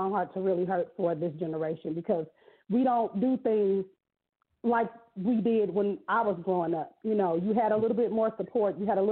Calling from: Douglasville, Georgia, United States; I'm calling from Douglasville, Georgia.

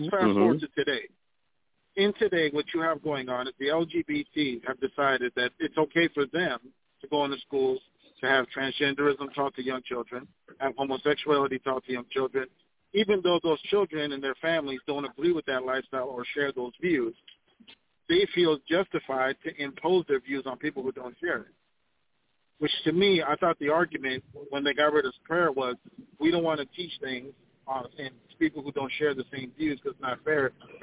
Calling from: Minneapolis, Minnesota, United States; I'm calling from Minneapolis.

